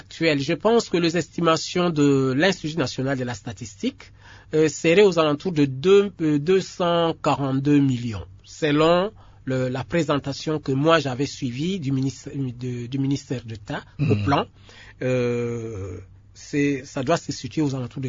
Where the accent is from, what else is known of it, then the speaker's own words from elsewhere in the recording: DR Congo; moi aussi je suis Congolais